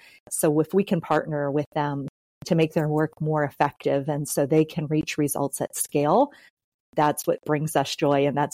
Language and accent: English; Cincinnati, Ohio, United States; I grew up in Cincinnati, Ohio, where I still live, and I just have great parents.